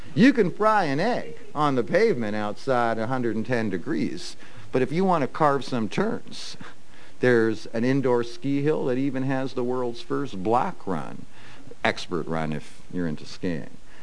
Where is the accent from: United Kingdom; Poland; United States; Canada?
Canada; I'm a Canadian. I love skiing, you know.